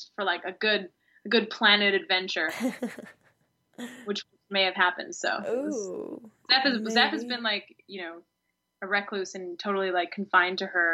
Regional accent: Vancouver, British Columbia, Canada; now in Toronto, Canada; I'm from Canada. I'm from Vancouver, and I live in Toronto, but I go to Los Angeles for half the year and New York as well, so I kind of move around.

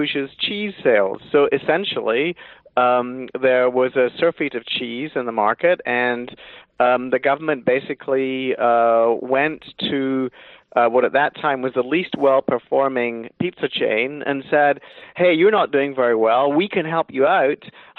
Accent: United Kingdom; I grew up in Britain

